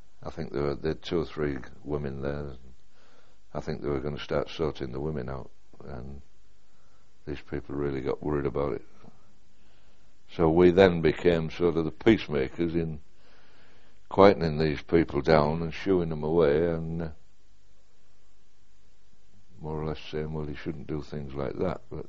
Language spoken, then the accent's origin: English; United Kingdom; They knew which side was best to be on, not because we're English or British.